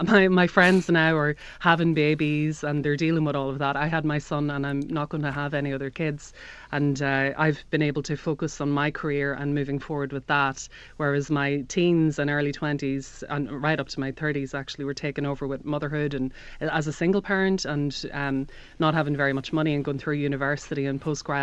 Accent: Northern Ireland, United Kingdom; Well, I'm Northern Irish, so technically.

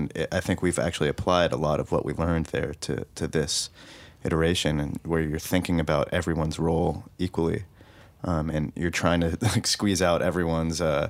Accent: San Francisco, California, United States; now in Los Angeles, United States; We're from San Francisco, but we've got all three of the big cities between us. We had just moved from New York to LA to just be back in California.

